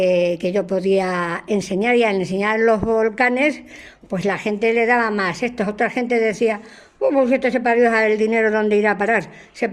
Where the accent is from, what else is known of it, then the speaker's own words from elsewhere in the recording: Moral, Spain; yo tengo mi cultura de cuando iba al colegio, a la escuela allí en mi pueblo de Moral, y luego ya aquí